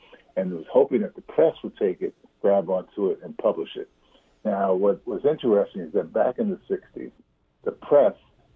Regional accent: Harlem, New York, United States; I, even as a young African-American boy growing up in Harlem, I thought the FBI was fantastic.

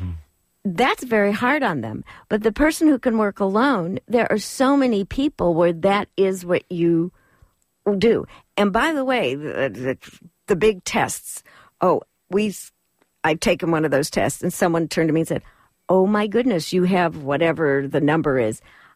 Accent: Chicago, Illinois, United States; I'm from Chicago because we had methods of dealing with people who weren't savvy in their, quote, networking.

